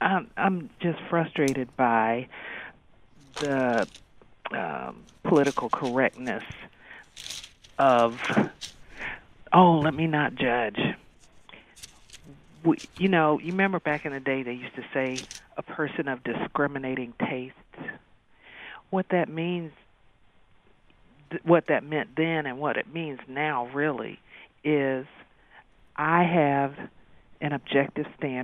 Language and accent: English; Midwest, United States; I'm actually from the Midwest. So